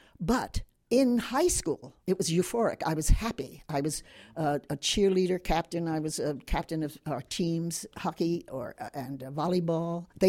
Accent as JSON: {"language": "English", "town": "Long Island", "region": "New York", "country": "United States", "tie": "born or raised there", "said": "I want to remind you that I'm from Long Island, and it is an island in the Atlantic. And I was really raised"}